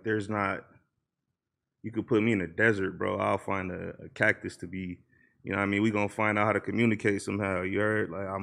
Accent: Los Angeles, California, United States; Yeah, I'm from Watts, bro. Like, my granny stayed on like 84th and Van Ness and shit.

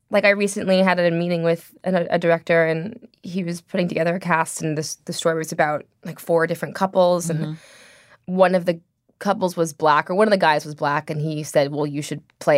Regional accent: Venice Beach, California, United States; born there; I'm like, I was born in Venice Beach.

